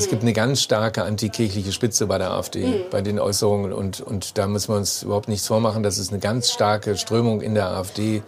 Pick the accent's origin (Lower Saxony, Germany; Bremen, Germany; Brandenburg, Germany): Lower Saxony, Germany; Hanover; also born or lived in Meppen; Ich bin ja groß geworden in Hannover